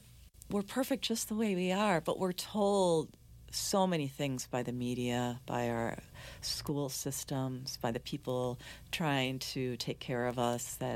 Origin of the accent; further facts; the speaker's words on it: Wisconsin, United States; now in Minnesota, United States; I'm a transplant from Wisconsin, right? I didn't make any friends here in Minnesota until I had cancer.